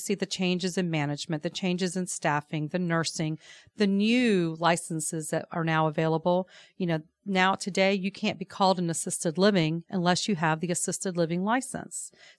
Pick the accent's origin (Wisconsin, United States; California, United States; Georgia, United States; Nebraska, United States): Georgia, United States; Savannah; now in Atlanta, United States; Angela and I grew up together in Savannah, Georgia.